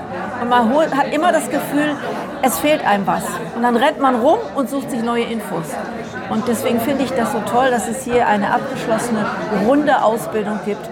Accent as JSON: {"language": "German", "town": "Ulm", "region": "Baden-Württemberg", "country": "Germany", "said": "Ich hatte so ein bisschen eine Ausbildung in Ulm, ich komme aus Ulm"}